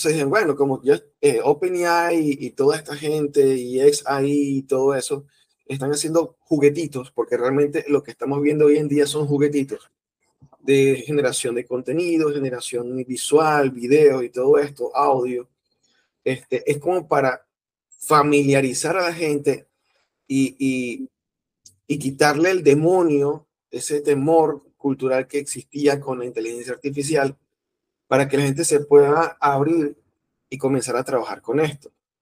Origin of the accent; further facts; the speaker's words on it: Barquisimeto, Lara, Venezuela; also born or lived in Margarita; Yo estuve viviendo, yo soy de acá de Barquisimeto, pero estuve viviendo como casi 6 años en Margarita. Regreso en el 2014